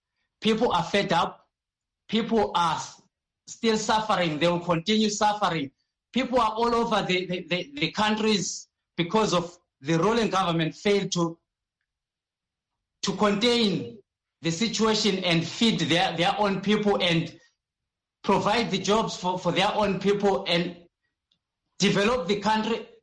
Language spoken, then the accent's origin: English; Matabeleland, Zimbabwe; Like I come from Matabeleland side, where I've seen a lot of struggle and a lot of marginalization down there.